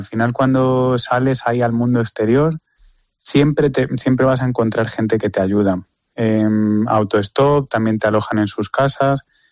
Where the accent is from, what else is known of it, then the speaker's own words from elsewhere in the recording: Spain; soy de España